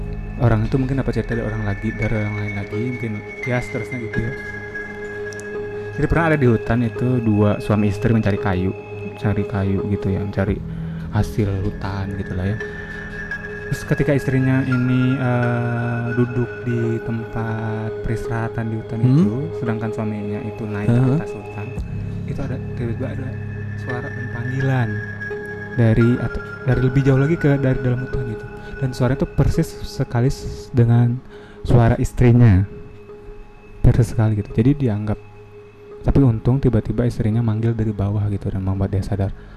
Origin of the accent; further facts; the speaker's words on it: West Sumatra, Indonesia; Jadi saya kebetulan berasal dari Sumatera Barat ya.